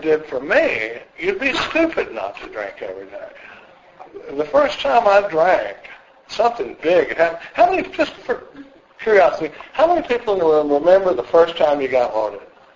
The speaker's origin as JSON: {"language": "English", "town": "Dallas", "region": "Texas", "country": "United States", "tie": "born or raised there", "lives_now": "Austin, United States", "said": "I grew up in a pretty normal family. I come from Dallas, Texas. I've been in Austin since the mid-70s, but I come from Dallas, and I grew up in a pretty normal family."}